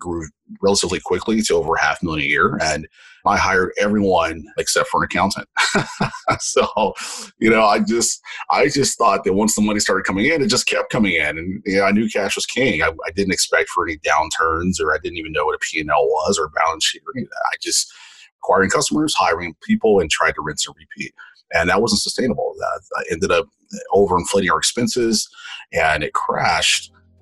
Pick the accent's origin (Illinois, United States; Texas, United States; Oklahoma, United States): Texas, United States; El Paso; So I'm actually born and raised in El Paso, Texas